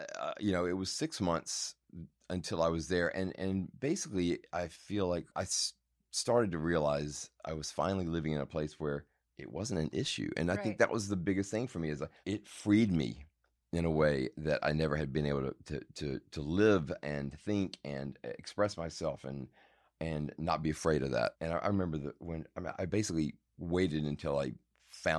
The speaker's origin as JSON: {"language": "English", "town": "Madison", "region": "Mississippi", "country": "United States", "tie": "born or raised there", "also_born_or_lived": "Jackson", "moved": "yes", "lives_now": "New York, United States", "said": "I'm from Mississippi. I was born in Jackson, and then we moved out to a suburb of Jackson, Madison, when I was probably in the third grade, and kind of lived there until I ran off to New York."}